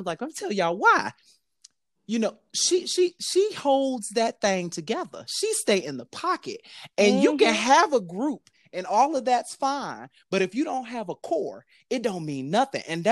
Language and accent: English; Detroit, Michigan, United States; Growing up in Detroit, I did not have the same knowledge or appreciation for … as other people. And call it maybe because I grew up Baptist.